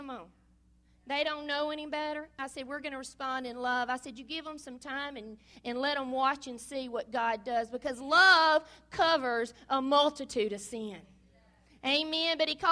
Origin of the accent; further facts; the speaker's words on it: Saline, Louisiana, United States; I do pastor Mill Creek, Joe and I, Christian Center in Saline, Louisiana. That was my hometown where I grew up, and I was never going back there.